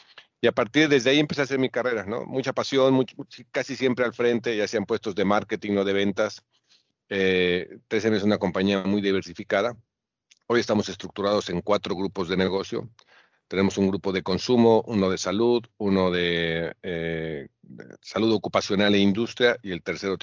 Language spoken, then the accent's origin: Spanish; Mexico City, Mexico; Claro, crecí en la Ciudad de México y estudié marketing